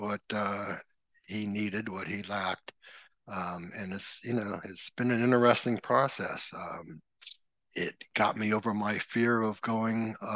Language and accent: English; San Francisco, California, United States; born there; I'm incredibly grateful that I was born in San Francisco and not 650 miles south in Mexico, and how different my life would be.